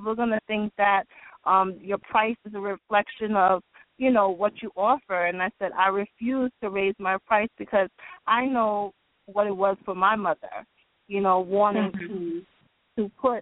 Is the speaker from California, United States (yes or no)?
no; Bronx, New York, United States; now in Paterson, United States; full years since I've been located in Patterson, New Jersey. As you said before in the beginning, I'm originally from the Bronx.